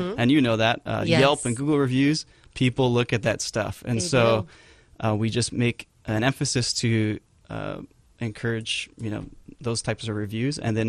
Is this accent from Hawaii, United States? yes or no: yes; Kailua, Hawaii, United States; And then they moved back because they wanted to come back to Hawaii. I grew up in Kailua.